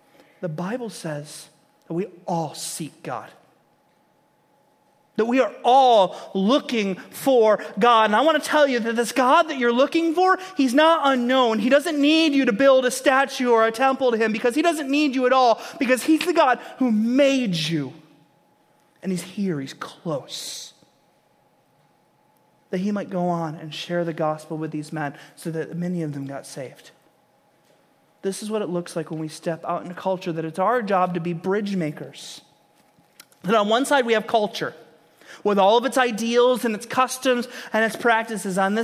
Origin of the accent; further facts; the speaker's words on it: Grand Rapids, Michigan, United States; Now, I grew up in West Michigan and kind of the Christendom of Michigan and the Grand Rapids area.